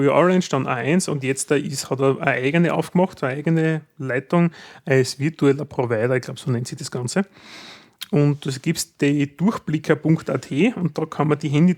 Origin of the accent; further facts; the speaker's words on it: Austria; es gibt bei uns in Österreich, also Österreich ist ja eigentlich das Land der Gepriesenen, wenn es um die Mobiltelefoniererei geht.